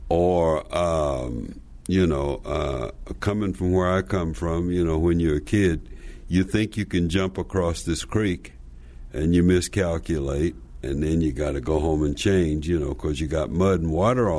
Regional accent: Slab Fork, West Virginia, United States; I'm from Slab Fork, West Virginia, so I managed to figure this out

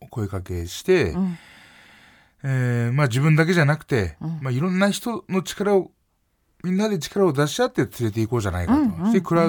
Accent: Akita, Japan; now in Tokyo, Japan; 自分の生まれ育ったふるさとはもう大好きです

